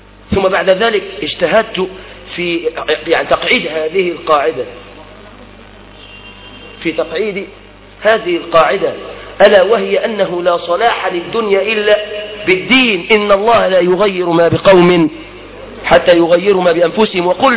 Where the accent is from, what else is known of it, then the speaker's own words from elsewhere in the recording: Mansoura, Dakahlia, Egypt; ففي أثناء المرور عندنا في المنصورة على مجموعة من الشباب